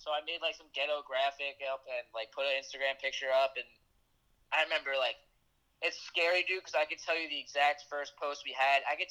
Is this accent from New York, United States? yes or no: yes; Long Island, New York, United States; So I grew up in Long Island, New York, where I still am.